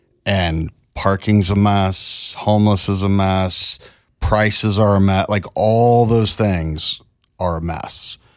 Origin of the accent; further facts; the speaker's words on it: Independence, Missouri, United States; I grew up born and raised in Independence.